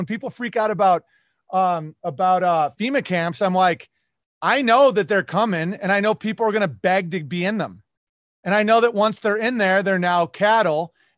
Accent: New York, United States; Like, I'm from New York State. My mom is still there. My brother's still there.

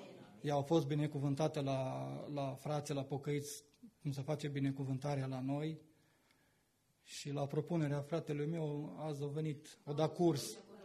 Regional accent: Peștișu Mare, Bihor County, Romania; la mine în sat, că eu de loc sunt din Peștișul Mare

